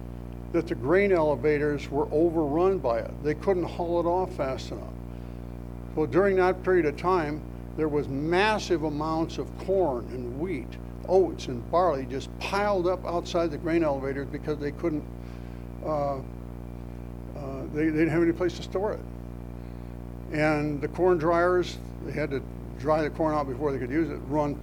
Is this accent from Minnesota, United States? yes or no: yes; Minnesota, United States; When I was a little boy growing up in Minnesota, off my father's farm there, we had a farm about 2 miles out of town